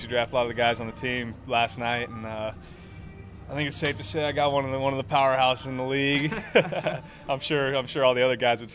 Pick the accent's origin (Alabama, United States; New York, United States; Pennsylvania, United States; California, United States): California, United States; I loved it, actually. I mean, just the weather, being able to play baseball, playing whatever sport I wanted year-round